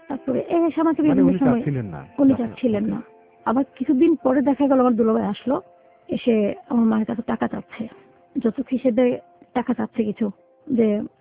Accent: Chittagong, Chittagong Division, Bangladesh; আমার বাড়ি চিটাগং।

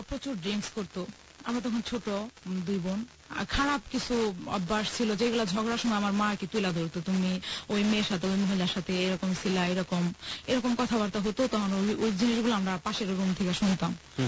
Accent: Narayanganj, Dhaka Division, Bangladesh; আমাদের গ্রামের বাড়ি হলো নারায়ণগঞ্জ।

